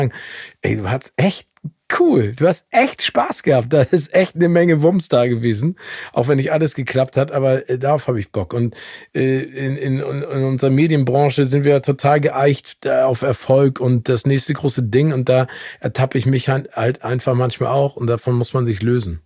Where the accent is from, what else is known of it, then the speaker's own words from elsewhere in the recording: Hamburg, Germany; also born or lived in United States; Ich bin zum Teil in Amerika und in Hamburg aufgewachsen.